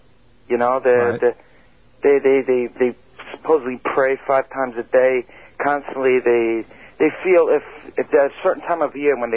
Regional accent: Setauket, New York, United States; And I'm from Setauket.

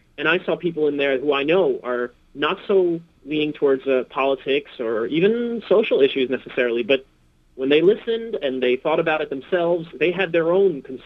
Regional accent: New Jersey, United States; I grew up in New Jersey.

